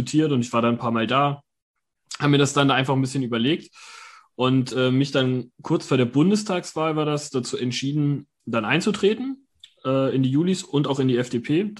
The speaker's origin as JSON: {"language": "German", "region": "Saxony-Anhalt", "country": "Germany", "tie": "born or raised there", "also_born_or_lived": "Bavaria", "said": "Da habe ich keine Erinnerung mehr dran. Das war nur, also ein Jahr, nachdem ich geboren bin, sind wir dann nach Sachsen-Anhalt gezogen."}